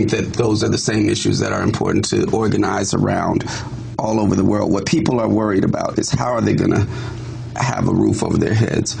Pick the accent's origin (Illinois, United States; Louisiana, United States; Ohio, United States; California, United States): California, United States; Oakland; when I talk to people in Oakland and throughout my time growing up in Oakland